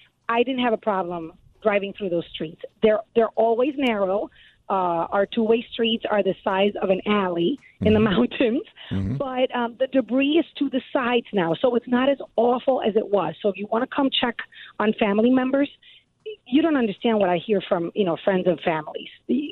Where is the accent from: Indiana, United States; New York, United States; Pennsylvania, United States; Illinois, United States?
Illinois, United States; Chicago; But, we're from Chicago, right.